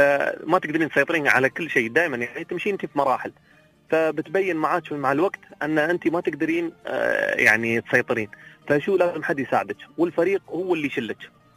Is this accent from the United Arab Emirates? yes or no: yes; United Arab Emirates